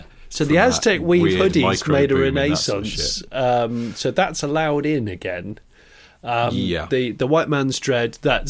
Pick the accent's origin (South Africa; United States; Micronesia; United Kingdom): United Kingdom; South West England; I grew up in the West Country